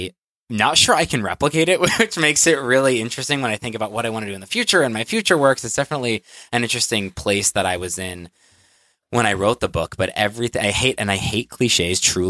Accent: New Haven, Connecticut, United States; I am 26 and I'm from Connecticut, from New Haven, which makes this extra intimate.

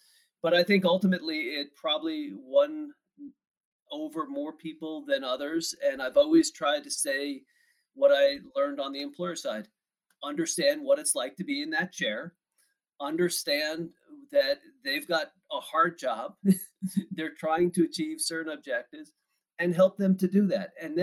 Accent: Northeast, United States; And part of that's probably growing up in the Northeast.

